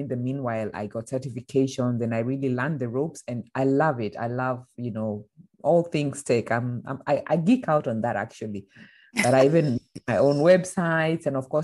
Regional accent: Kenya; now in Germany; I'm born and raised in Kenya, East Africa, as you mentioned. And I've been living in Germany. Well, I've based in Europe for the last 20 years.

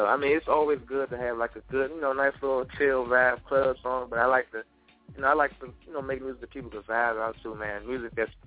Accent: DMV area, United States; Yeah, and I'm actually from the DMV area.

